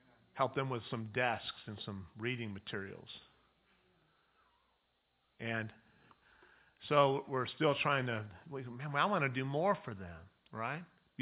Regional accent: Ukiah, California, United States; Gina Glasscock, who Sue and I grew up with in Ukiah, who came to Christ and was part of the youth group with Tom and Karen over in Ukiah.

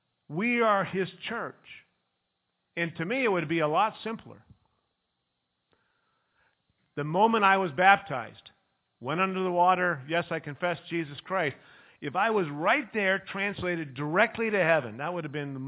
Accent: Ukiah, California, United States; I grew up in Ukiah, came to Christ as a teenager

